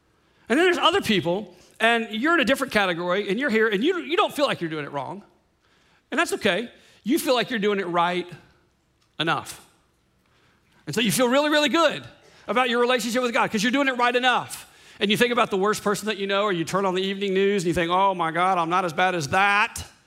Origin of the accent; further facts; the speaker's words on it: Louisiana, United States; I mean, I grew up in Louisiana, right? Intravenously received shrimp at age one.